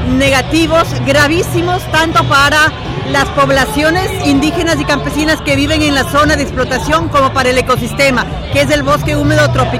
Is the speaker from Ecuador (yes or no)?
yes; Ecuador; Somos ecuatorianos y trabajamos en temas de actividades de los conflictos